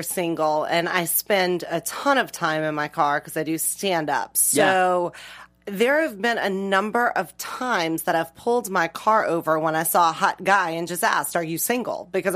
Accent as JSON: {"language": "English", "region": "the South", "country": "United States", "said": "I'm from the South."}